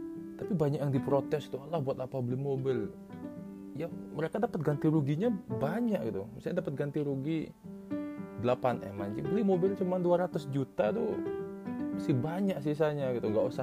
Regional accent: Bali, Indonesia; Saya nih sebagai orang Bali mikir malah nggak ragu gitu, bisa.

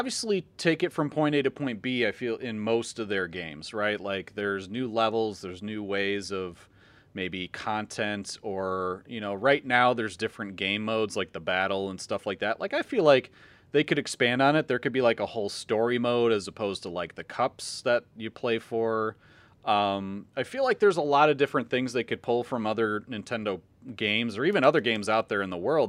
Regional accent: Chicago, Illinois, United States; we're actually from the Chicagoland area. So that's what also, I think, makes this movie a little bit more special in my heart, is that, you know, hey, this is our hometown. We grew up in Chicago.

